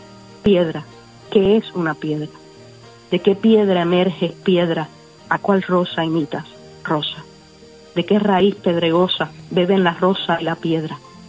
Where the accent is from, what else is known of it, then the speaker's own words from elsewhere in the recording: Cuba; social vigente en la Cuba actual, un poco herida por las circunstancias de gran diferendo político que hay en mi país